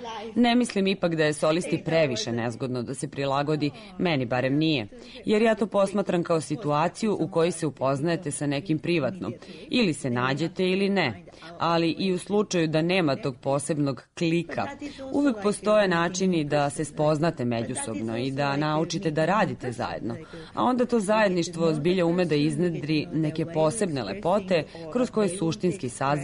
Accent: Japan; Serbian is a second language; s obzirom na to da ja potičem iz Japana

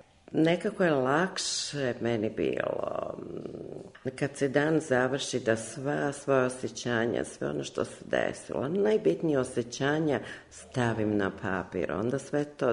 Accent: Belgrade, Serbia; now in London, United Kingdom; ja sam rođena Beograđanka i već 26 godina živim i radim u Londonu.

